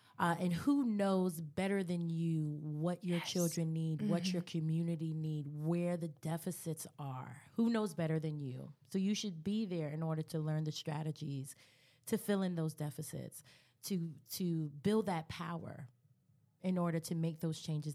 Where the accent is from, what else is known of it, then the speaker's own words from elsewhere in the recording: Long Island, New York, United States; No, in Long Island, okay. Queens, Long Island.